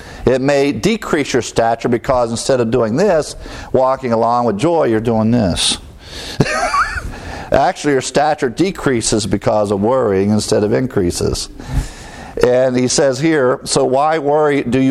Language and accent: English; Ohio, United States; You know, I'm amazed growing up in Ohio in all the cold weather and then watching the birds come out.